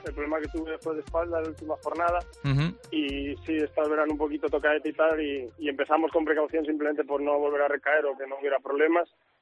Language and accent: Spanish; Madrid, Community of Madrid, Spain; yo soy de Madrid